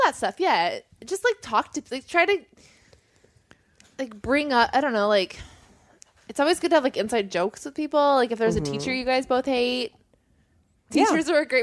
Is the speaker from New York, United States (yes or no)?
no; Camarillo, California, United States; In high school. Camarillo, California.